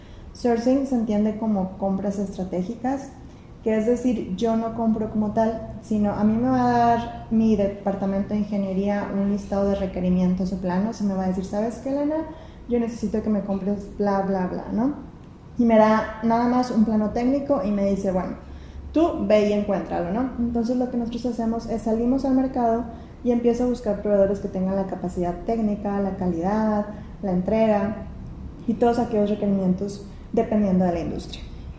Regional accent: Torreón, Coahuila, Mexico; inicié yo en Coahuila, como dices, yo nací en Torreón, Coahuila, y ahí estudié toda mi carrera hasta universidad.

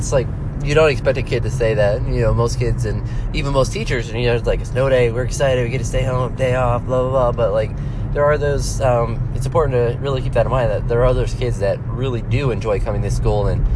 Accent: Ohio, United States; Where I grew up in Northeast Ohio, 3 to 5 inches

